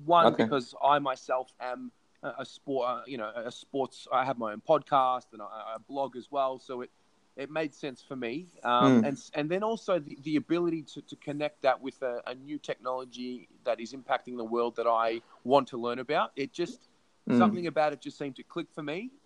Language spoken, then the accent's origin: English; Australia; Obviously, I come from Australia